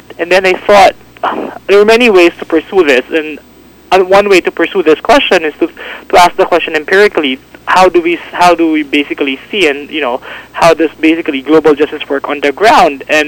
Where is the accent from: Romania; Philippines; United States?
Philippines; Malolos, Bulacan; I was born in Malolo City, the seat of the first Philippine Republic in the province of Bulacan in the Philippines. And yeah, I grew up there.